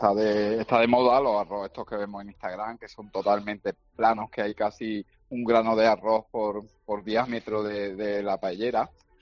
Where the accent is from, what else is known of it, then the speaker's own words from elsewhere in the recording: Cordoba, Andalusia, Spain; un perol cordobés, que yo soy de Córdoba y creo que hay que llevar la tierra también a su sitio